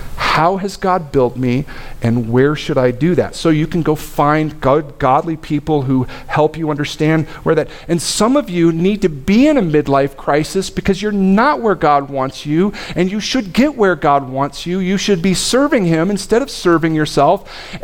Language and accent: English; Cheney, Washington, United States; I grew up in Cheney, and so parades were always a letdown.